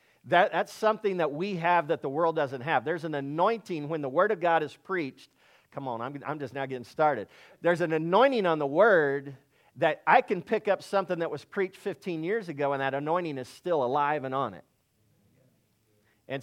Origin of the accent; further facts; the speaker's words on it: Laverne, Oklahoma, United States; now in Tulsa, United States; And then I grew up in Laverne, Oklahoma. Don't hold that against me. I moved a long time ago. But we live in Tulsa now